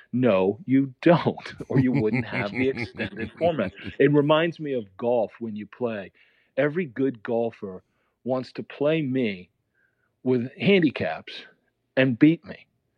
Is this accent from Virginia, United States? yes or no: yes; Virginia, United States; No, to be honest with you, Zabe, I grew up in Northern Virginia.